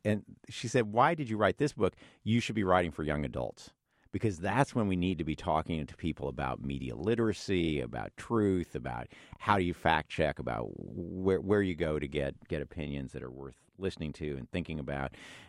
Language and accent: English; Monticello, United States; And he's from New Orleans. I'm from Monticello.